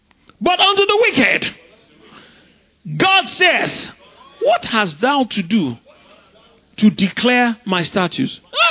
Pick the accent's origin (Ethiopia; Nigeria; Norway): Nigeria; I don't say that because I'm a Nigerian.